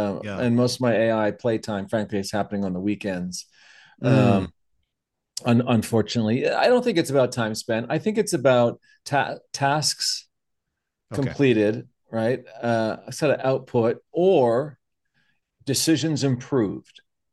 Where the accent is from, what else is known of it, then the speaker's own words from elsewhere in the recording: Canada; I'm Canadian.